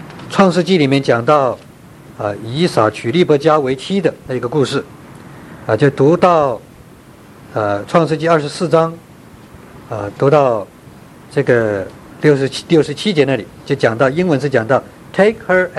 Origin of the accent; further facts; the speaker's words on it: China; moved away as an adult; now in United States; 我从中国来到美国是流着泪出来的，忍痛出来的，啊，我不要出国的，我在中国传道